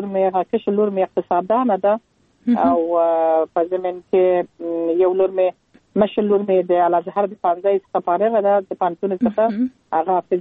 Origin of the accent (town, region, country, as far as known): Kandahar, Afghanistan; born there